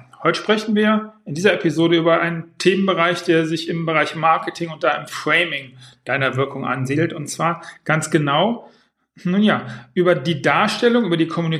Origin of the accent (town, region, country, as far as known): Düsseldorf, North Rhine-Westphalia, Germany; born or raised there